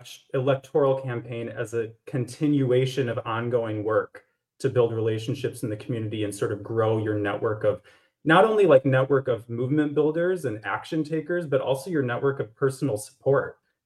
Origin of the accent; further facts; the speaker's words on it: Eau Claire, Wisconsin, United States; I was born and raised in Eau Claire.